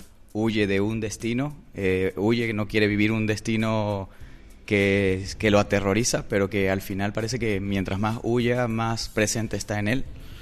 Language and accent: Spanish; Mérida, Venezuela; Y siempre quería hablar de mi país, de mi tierra, porque yo soy de Mérida.